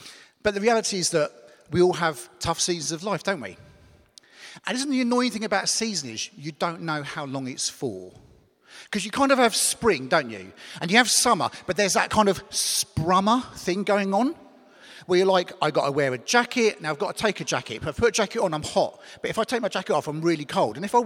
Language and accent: English; England, United Kingdom; also born or lived in United States; But I'm from England. I'm from the south of England.